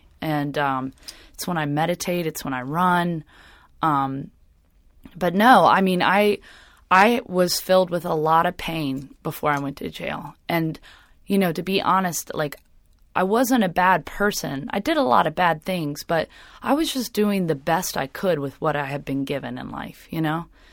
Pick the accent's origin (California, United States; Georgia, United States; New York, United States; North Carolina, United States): Georgia, United States; Sandy Springs; I grew up near Phipps Plaza area, like Sandy Springs, Sydney Marcus area.